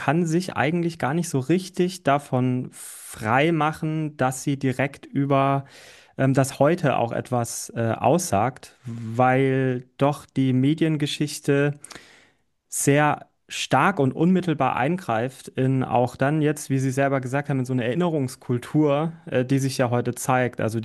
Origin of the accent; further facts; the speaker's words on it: Baden-Württemberg, Germany; born there; weil ich bin gebürtiger Breisgauer.